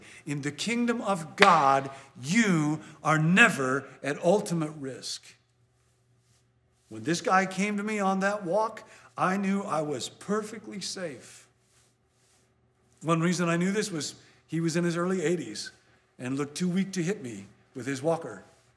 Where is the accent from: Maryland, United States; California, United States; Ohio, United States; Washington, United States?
California, United States; I've been to Paris, but I'm not Parisian. I'm Californian.